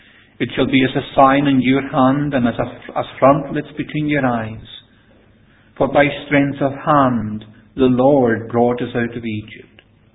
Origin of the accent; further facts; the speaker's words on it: Isle of Lewis, Scotland, United Kingdom; Now, I grew up in Lewis, the Isle of Lewis, and we had no street lights.